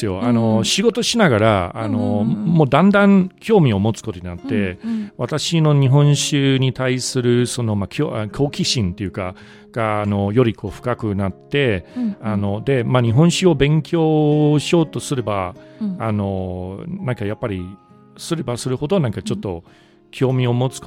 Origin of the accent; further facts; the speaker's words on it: Manchester, North West England, United Kingdom; Japanese is a second language; also born or lived in London; now in Japan; 生まれはロンドンですけど、うんうん、育ちはマンチェスター。